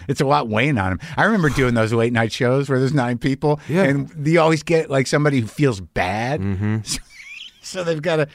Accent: New Mexico, United States; I mean, I grew up in New Mexico, and, you know, we'd go up to Durango

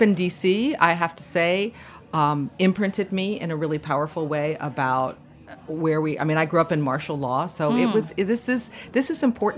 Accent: Washington, District of Columbia, United States; And I grew up in Washington, D.C. in the 60s.

